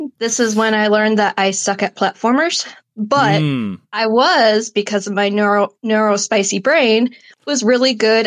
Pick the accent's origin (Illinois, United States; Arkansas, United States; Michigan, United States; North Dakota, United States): Michigan, United States; I'm from Michigan. I'm like 45 minutes outside of Grand Rapids.